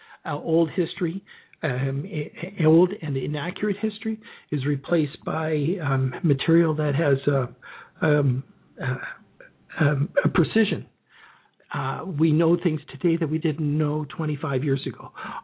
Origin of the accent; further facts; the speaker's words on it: Canada; it's rather difficult for me as a Canadian Mason, as a Mason here in the Grand Lodge of Canada